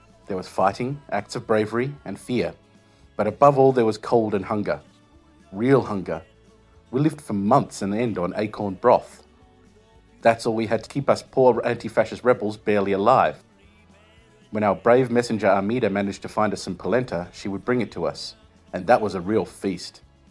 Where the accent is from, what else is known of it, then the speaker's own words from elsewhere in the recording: Pavia, Lombardy, Italy; born there; English is a second language; I was born in Pavia, just south of Milan, in 1926. My parents ran a public house on the canal.